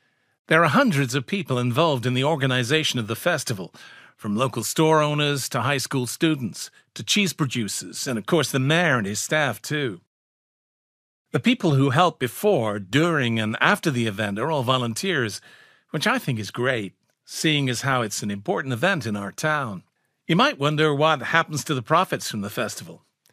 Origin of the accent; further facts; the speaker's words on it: Wisconsin, United States; all about a food festival that's really important to us in my hometown, a little shoot in Wisconsin.